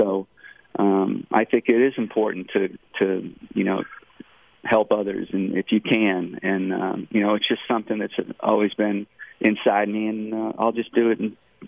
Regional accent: Northeastern United States, United States; now in Georgia, United States; I know I'm not from the South, but I feel this is my home now.

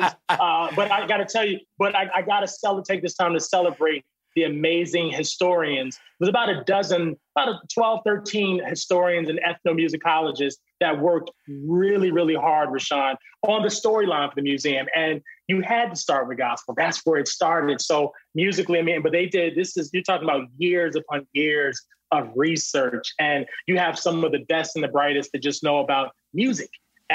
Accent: Virginia, United States; We were catching up at dinner, and we were just talking about how grateful we are to be from Virginia.

